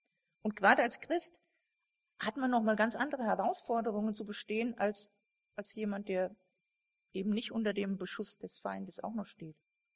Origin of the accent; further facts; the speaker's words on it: Bellnhausen, Hesse, Germany; Ich komme aus Bellenhausen, das ist ja nur da um die Ecke